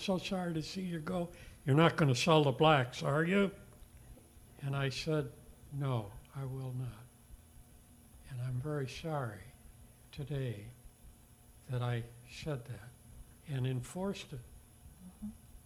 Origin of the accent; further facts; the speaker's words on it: Chicago, Illinois, United States; I grew up in Chicago on the north side, and let me tell you, Chicago was segregated.